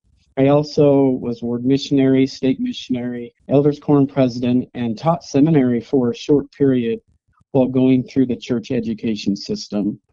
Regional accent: Utah, United States; for me growing up in Utah and really not wanting to venture out and make friends with anybody else other than, you know, LDS.

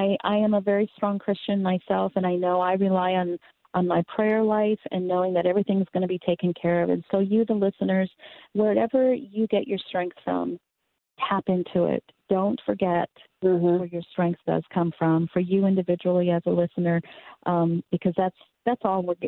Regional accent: United States; And some of that is just being American.

